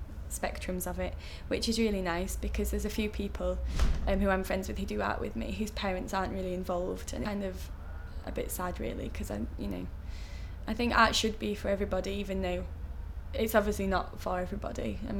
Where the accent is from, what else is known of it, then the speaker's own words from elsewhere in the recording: Yorkshire and the Humber, United Kingdom; it's very countryside orientated, and everyone's kind of a bit sort of old-fashioned and they like their traditions